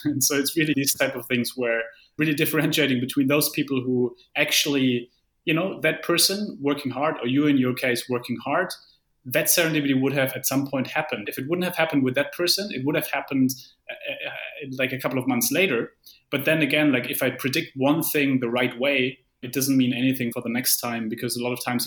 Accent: Germany; English is a second language; Yeah, it's interesting because I come from Germany.

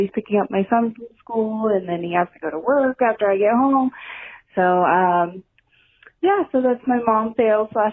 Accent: San Antonio, Texas, United States; I'm from San Antonio.

